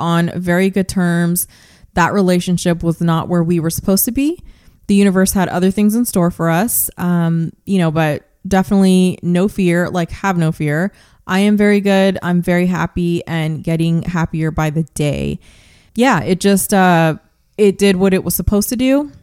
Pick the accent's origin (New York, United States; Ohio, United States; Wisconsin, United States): New York, United States; born there; my family comes from the Dominican Republic and Puerto Rico, but I was born here in the US of A. I was born in New York. I speak English, obviously. I also am fluent in Spanish.